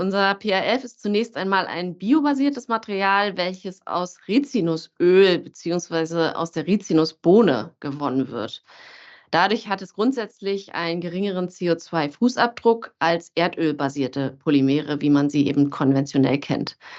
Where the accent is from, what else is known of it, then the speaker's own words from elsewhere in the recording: Berlin, Germany; als es mich zurück in meine Heimat Berlin zog